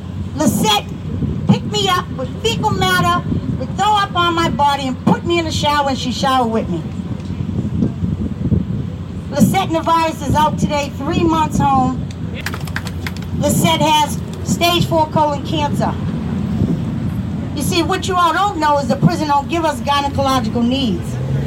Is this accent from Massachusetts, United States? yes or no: yes; Boston, Massachusetts, United States; I come from the Orchard Park area of Boston.